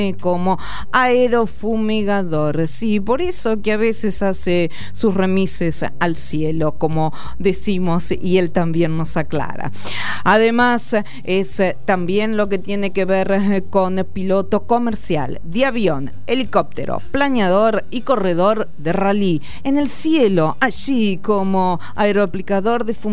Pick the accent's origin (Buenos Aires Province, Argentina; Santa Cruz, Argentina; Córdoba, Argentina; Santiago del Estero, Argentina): Buenos Aires Province, Argentina; Carlos Casares; yo soy de Carlos Casares, provincia de Buenos Aires